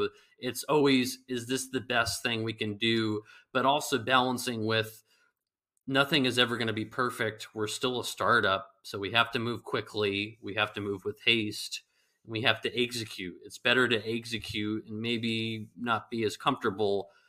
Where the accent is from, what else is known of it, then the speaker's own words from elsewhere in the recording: California, United States; and I'm the guy from California with all the terrible jokes